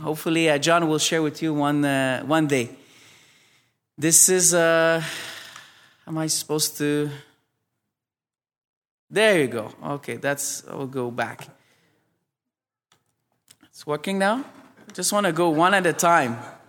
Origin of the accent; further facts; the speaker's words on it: Montreal, Quebec, Canada; now in Hamilton, Canada; I grew up in Quebec. I'm from Montreal, but 2 years ago, my wife and I, basically God put this on our heart to move here in Hamilton.